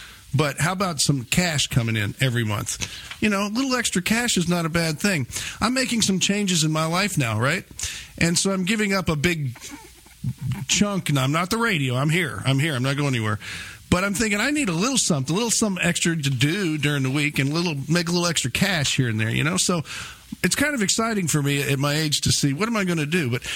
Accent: Fort Worth, Texas, United States; I mean, I'm from the Fort Worth area, so that was always a kick for me, and it's a great town.

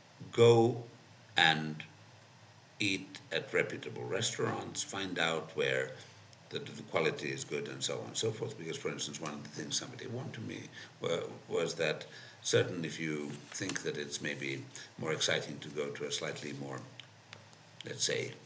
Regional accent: Finland; now in Kenya; "Hi, I'm the Finnish ambassador. I'm from Finland."

